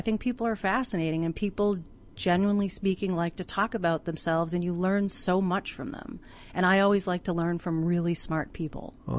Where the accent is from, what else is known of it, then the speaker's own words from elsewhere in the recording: Boston, Massachusetts, United States; I'm from Boston. That was new to me.